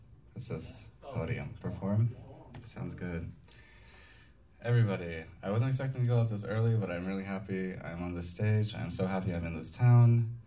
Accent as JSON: {"language": "English", "region": "California", "country": "United States", "tie": "born or raised there", "said": "I'm Syrian. I grew up in California around a bunch of cowboys and military people."}